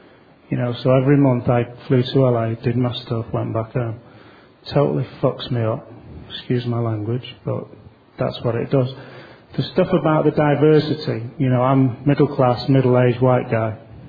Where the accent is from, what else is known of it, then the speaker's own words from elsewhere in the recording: England, United Kingdom; I didn't want to get elected to this board because of the fact that I'm English, or I come from Europe, or I'm gay